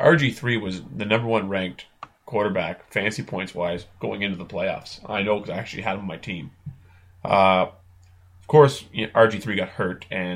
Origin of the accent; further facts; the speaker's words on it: Canada; Also, since we are Canadian, we'll talk about other things.